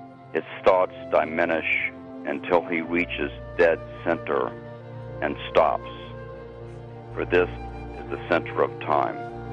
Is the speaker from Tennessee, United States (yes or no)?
yes; Memphis, Tennessee, United States; My own background, I grew up in Memphis, Tennessee